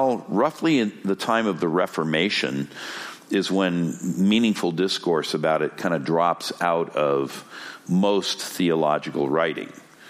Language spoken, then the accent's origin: English; Los Angeles, California, United States; In my hometown of Los Angeles, there's a sign now hanging from a light post that the state of California has put up.